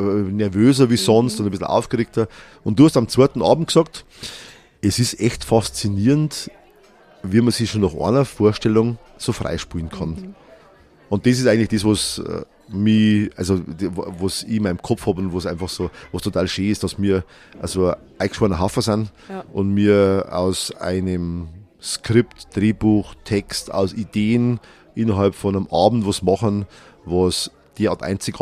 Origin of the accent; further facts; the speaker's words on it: Bavaria, Germany; also ich bin ein Niederbayer.